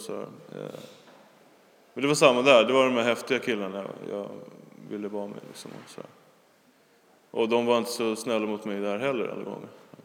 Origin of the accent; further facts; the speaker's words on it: Falun, Dalarna County, Sweden; born there; jag föddes på Falu lasarett 1981. Och ja, då bodde vi, eller mina föräldrar, i skogen. Typ så utanför Borlänge någonstans.